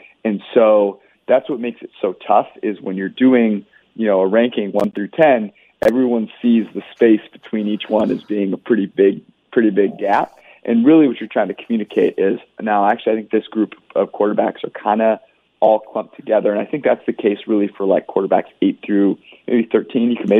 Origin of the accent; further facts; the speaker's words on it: Menlo Park, California, United States; also born or lived in Los Angeles; now in Cincinnati, United States; I was born and raised in Menlo Park, California, which is just a little south of Oakland and San Francisco. I then migrated to LA and lived here for a while.